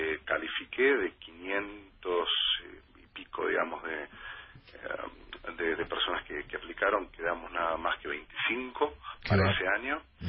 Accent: Buenos Aires, Argentina; moved away as an adult; now in Calgary, Canada; yo viví en la Argentina toda mi vida, me formé, estudié aquí en la Argentina, soy porteño también, y cuando viajé para Canadá se dio la oportunidad

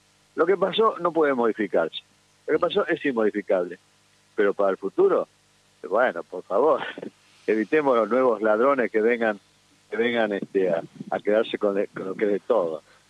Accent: Argentina; Tienen que sentarse a dialogar como argentinos.

